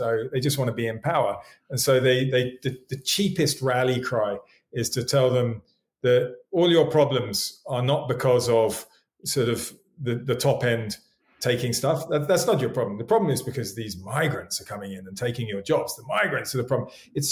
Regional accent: United Kingdom; now in South Africa; So, you know, I've been in South Africa most of my life. I'm British originally, but South Africa is home, and South Africa is in my blood.

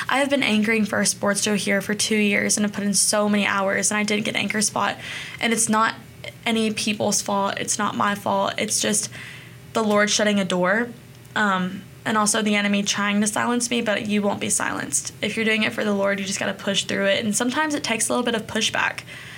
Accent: Kentucky, United States; also born or lived in Tennessee; I grew up in the South. I was born in Tennessee, and I was raised in Kentucky

